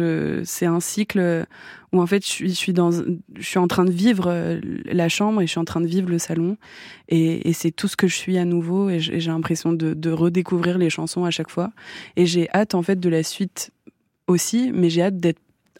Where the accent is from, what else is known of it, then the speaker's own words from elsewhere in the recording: France; je suis française, donc peut-être la chose la plus française en moi, c'est moi.